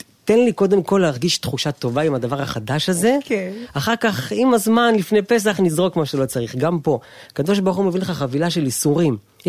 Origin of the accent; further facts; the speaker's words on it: Bnei Brak, Central District, Israel; בוודאי, גדלתי, ועוד גדלתי בבני ברק, ככה